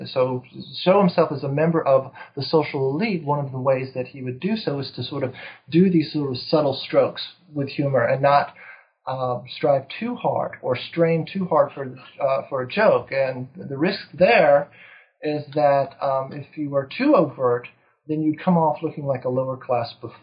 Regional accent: East Coast, United States; also born or lived in Texas; I grew up on the East Coast, lived in Texas for a number of years

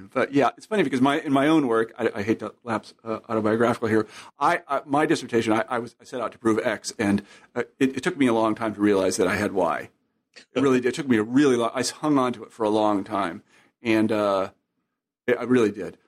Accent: Kansas, United States; I'm from Kansas, so maybe I've been there. I have relatives in Oklahoma.

